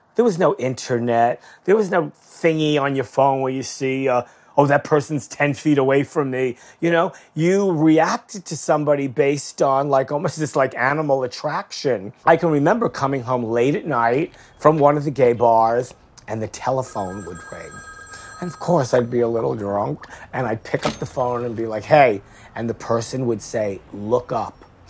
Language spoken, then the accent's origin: English; Brooklyn, New York, United States; But like I said, I was a fan from Brooklyn who just loved music.